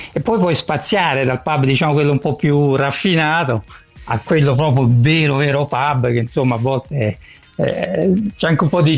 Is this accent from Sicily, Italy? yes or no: no; Rome, Lazio, Italy; moved away as an adult; now in London, United Kingdom; purtroppo noi veniamo da Roma, quindi ci siamo trasferiti io in tardissima età, perché avevo 45 anni quasi